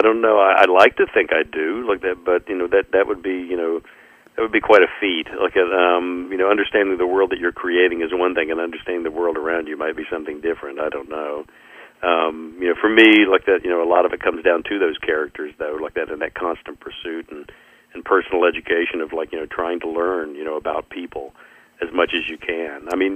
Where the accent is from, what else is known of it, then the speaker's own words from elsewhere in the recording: United States; born there; "Where were you born?" And I always say, "Well, I was born in America."